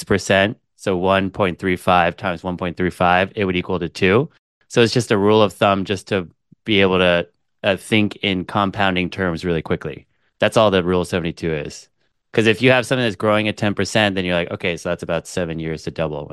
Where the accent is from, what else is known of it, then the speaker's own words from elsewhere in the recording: Hong Kong; I know this sounds like kind of weird, but I grew up in Hong Kong. So it's a very financial focused, just all the main industry was finance.